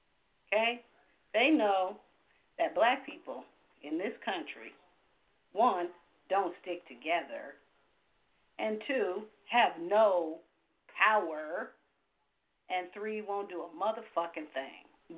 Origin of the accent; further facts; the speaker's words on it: Los Angeles, California, United States; now in Sacramento, United States; I'm disadvantaged because I live in Sacramento, but I'm from Los Angeles.